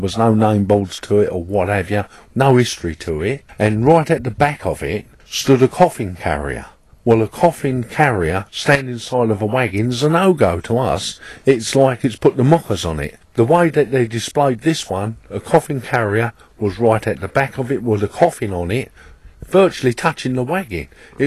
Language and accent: English; Marden, South East England, United Kingdom; I'm a gypsy from Marden in Kent.